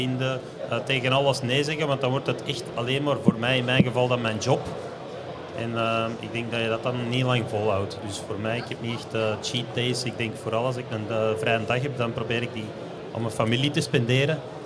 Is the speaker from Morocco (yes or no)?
no; Belgium; now in Girona, Spain; voor mij als Belg is dat toch dat frituur